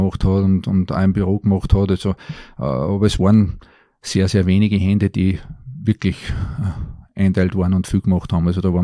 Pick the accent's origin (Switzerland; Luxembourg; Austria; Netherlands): Austria; Linz, Upper Austria; born there; ich war damals einer von den wenigen gebürtigen Linzern, die beim EHC Österreich gespielt haben, Anfang der 90er Jahre.